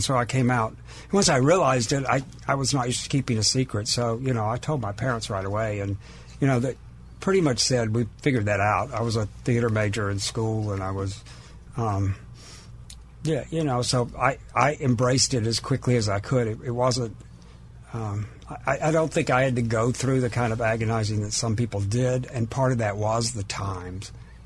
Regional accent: Rainbow City, Alabama, United States; born there; I was born in Rainbow City, Alabama, which seems very appropriate to me. But anyway, my dad was a Methodist minister in the North Alabama Conference.

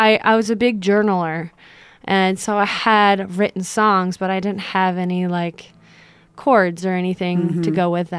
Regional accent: New York, United States; Yeah, I'm originally from New York.

